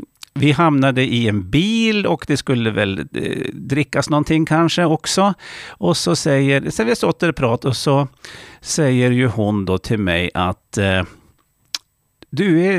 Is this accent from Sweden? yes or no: yes; Jämtland County, Sweden; accent: Jamtish; februari och det har vi gjort här i Jämtland till jamskdan. Alltså det är då vi ska helst prata jamska, vår dialekt alltså då med någon under den dagen.